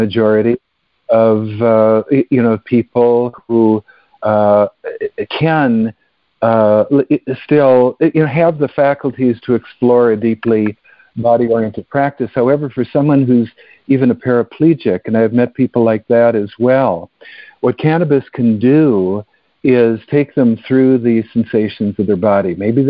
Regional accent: Canada; I'm a Canadian citizen

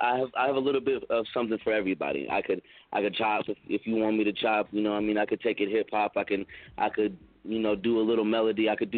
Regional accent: Phoenix, Arizona, United States; You know, I'm from Phoenix, Arizona.

